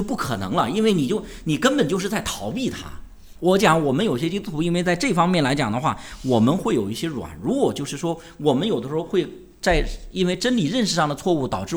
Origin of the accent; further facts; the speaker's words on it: China; 就是我们中国人有一种，这是世上的宗教或者文化常常会有的一个冲动